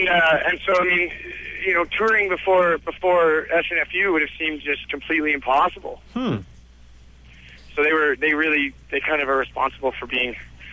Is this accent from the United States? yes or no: no; Canada; like my record is kind of thematically, you know, and lyrically focused around kind of like, you know, being Canadian